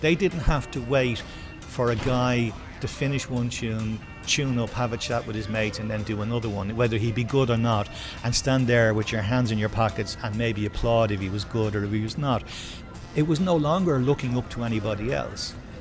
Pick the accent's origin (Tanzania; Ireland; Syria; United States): Ireland; Donnybrook, Leinster; I'm originally from Donnybrook.